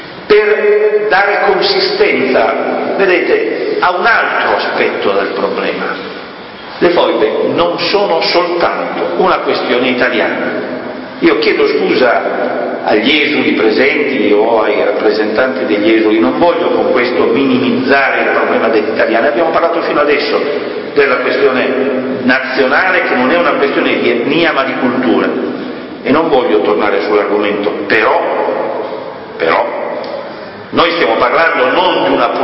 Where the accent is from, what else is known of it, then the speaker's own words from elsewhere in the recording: Turin, Piedmont, Italy; A Torino, io vengo da Torino